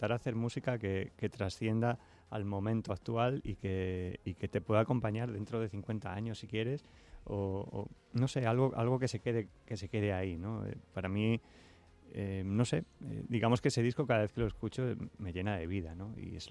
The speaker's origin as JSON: {"language": "Spanish", "town": "Aranjuez", "region": "Community of Madrid", "country": "Spain", "tie": "born or raised there", "said": "Nací en Aranjuez y ahí me voy a quedar."}